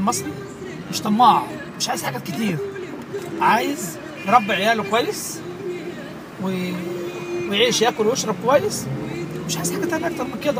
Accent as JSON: {"language": "Arabic", "town": "Cairo", "region": "Cairo Governorate", "country": "Egypt", "said": "أنا من شبرا معرفش الفرق، كلنا مع بعض سواسية"}